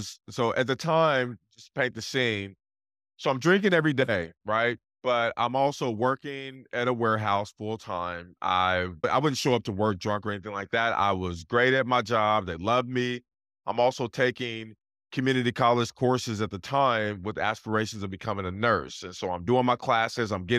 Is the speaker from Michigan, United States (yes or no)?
no; Portland, Oregon, United States; I grew up in Portland, Oregon in the 80s. And Portland is much different today than it was in the 80s.